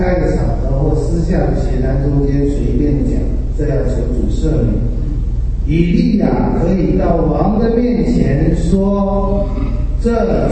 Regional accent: China; 我觉得我们中国人的一个很悲哀的民族性，就是我们有极大的恐惧和不安全。

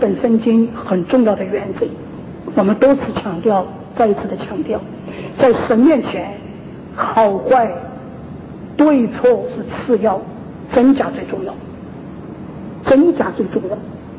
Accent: China; 我就想到在我的老家，在大陆上算是中上的家庭

